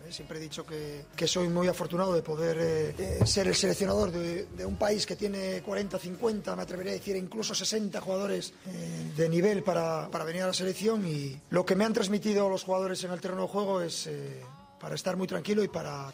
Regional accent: Gijón, Asturias, Spain; born there; El 8 de mayo del 70 nací en Gijón, paraíso del mundo mundial

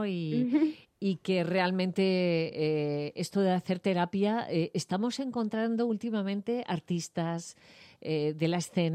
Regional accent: Madrid, Community of Madrid, Spain; los de Madrid nos encanta decir voy a mi pueblo

